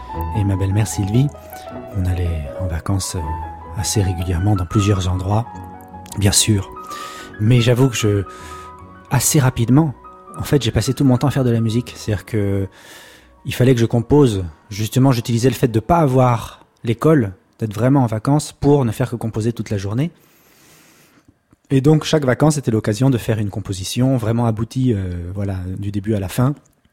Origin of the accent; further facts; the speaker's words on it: Paris, Île-de-France, France; born there; Je suis né à Paris, dans le 13e arrondissement, en 1986.